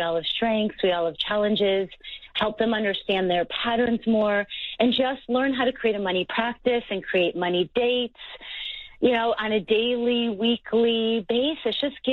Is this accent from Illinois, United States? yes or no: yes; Chicago, Illinois, United States; now in Boulder, United States; I hike every day in Boulder, Colorado, on my mountain, and I grew up in Chicago, so I didn't have mountains, but now I do.